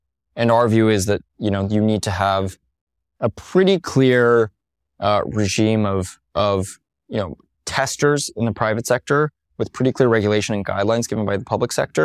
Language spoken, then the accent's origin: English; Los Alamos, New Mexico, United States; I grew up in Los Alamos, New Mexico. Parents, physicists at the lab, a lot of physicists at that lab.